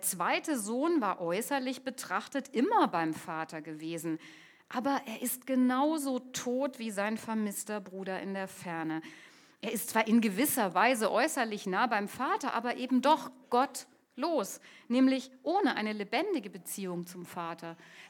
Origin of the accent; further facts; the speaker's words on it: Stuttgart, Baden-Württemberg, Germany; Ich bin in Stuttgart aufgewachsen und wir sind oft von da aus ins nahegelegene Ludwigsburg gefahren.